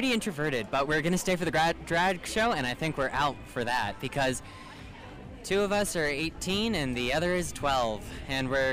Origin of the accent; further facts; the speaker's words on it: Bonners Ferry, Idaho, United States; I am from Bonners Ferry, Idaho.